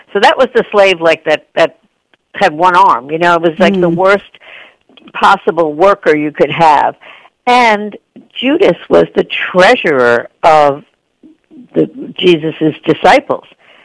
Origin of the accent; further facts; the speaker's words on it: Hicksville, New York, United States; I grew up in Hicksville, Long Island. Then it said, in the Citibank branch on North Broadway in Hicksville, Long Island. That was my branch as a kid.